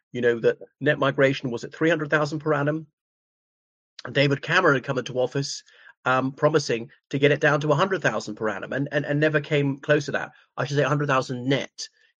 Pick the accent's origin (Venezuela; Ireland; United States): Ireland; from Ireland.